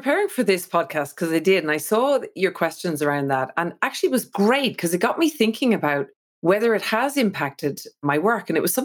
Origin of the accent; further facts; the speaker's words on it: Ireland; I was brought up in Ireland and I didn't have any skiing in my life until I was in my 20s. I wasn't brought up near the ocean at all